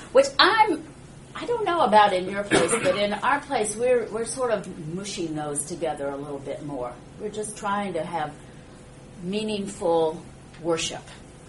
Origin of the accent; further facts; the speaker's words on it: Illinois, United States; In this location, and my childhood memory growing up in Illinois, you smell the wet coats.